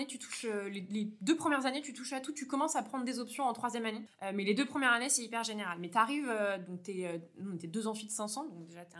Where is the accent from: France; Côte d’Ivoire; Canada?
France; Normandy; Mais ouais, je suis du Cotentin. J'étais en Normandie et donc, je suis fait mon collège, mon lycée là-bas.